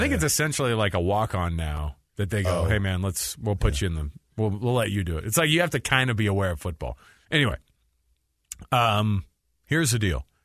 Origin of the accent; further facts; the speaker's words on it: Austin, Texas, United States; born there; We were a Longhorn family. I was born in Austin, man.